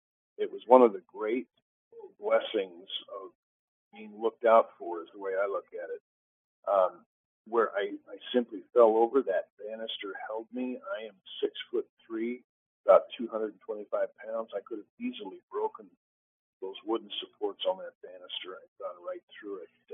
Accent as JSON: {"language": "English", "town": "Orem", "region": "Utah", "country": "United States", "tie": "born or raised there", "said": "the Charlie Kirk assassination, which happened in my hometown, in Orem, Utah, at Utah Valley University."}